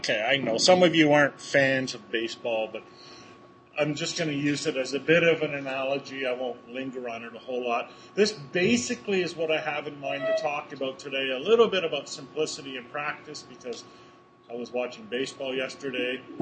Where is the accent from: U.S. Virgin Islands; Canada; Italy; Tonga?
Canada; Ontario; also born or lived in Montreal; When I was a kid, I grew up in a small town in eastern Ontario. I was born in Montreal, and I'm born and bred a Montreal Expos fan.